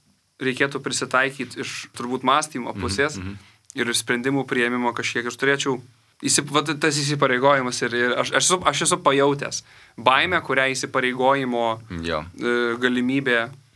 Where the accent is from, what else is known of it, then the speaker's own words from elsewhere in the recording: Alytus, Alytus County, Lithuania; aš iš Alytaus, viso miesto dydžio organizacijos